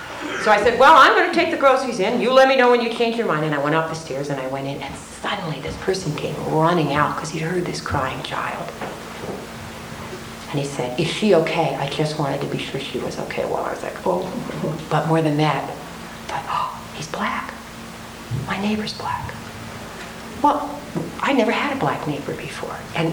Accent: Maryland, United States; moved away as an adult; now in California, United States; I grew up in Maryland and the schools were integrated when I was in ninth grade

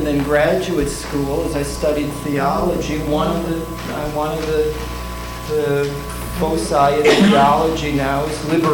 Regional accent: Frankenmuth, Michigan, United States; no, I'm from Michigan.

